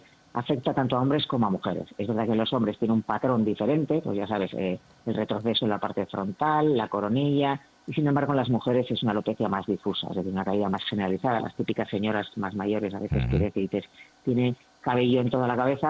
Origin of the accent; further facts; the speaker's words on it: Avilés, Asturias, Spain; Avilés, Asturias.